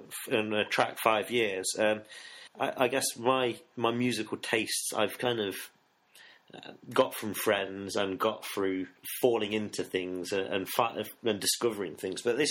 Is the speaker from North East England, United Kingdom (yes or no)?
no; Nottingham, East Midlands, United Kingdom; Yeah, I grew up in Nottingham.